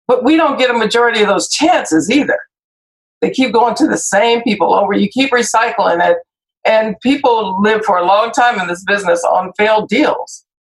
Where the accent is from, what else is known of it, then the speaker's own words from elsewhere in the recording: Compton, California, United States; Look, I grew up in Compton, like Matt said.